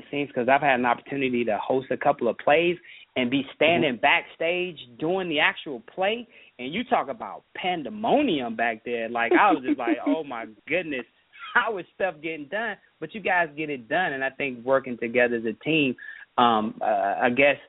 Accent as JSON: {"language": "English", "town": "Washington", "region": "District of Columbia", "country": "United States", "tie": "born or raised there", "said": "I'm from Southeast, born and raised in Southeast, greatest Southeast Community Hospital."}